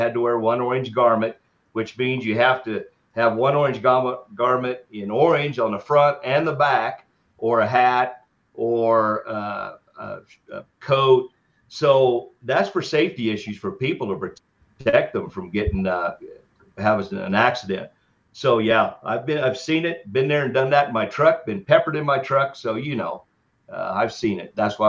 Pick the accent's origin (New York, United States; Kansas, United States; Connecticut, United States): Kansas, United States; Long years I've been hunting birds growing up in Kansas.